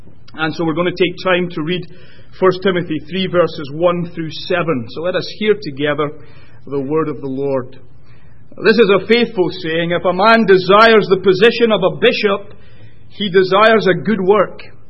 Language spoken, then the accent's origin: English; United Kingdom; now in United States; my home country, that is Britain, not England